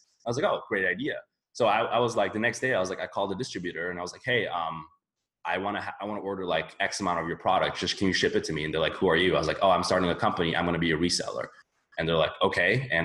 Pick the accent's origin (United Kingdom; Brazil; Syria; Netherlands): Netherlands; also born or lived in Switzerland; now in Boston, United States; where I'm from the Netherlands and Switzerland, like we don't know about that stuff.